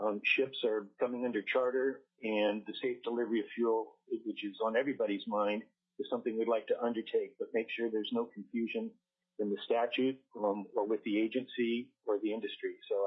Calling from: Kenai, Alaska, United States; I'm checking in from Kenai today

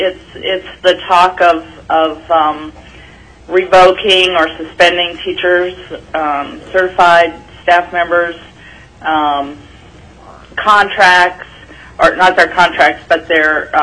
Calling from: Alaska, United States; I am a 19-year Alaskan teacher

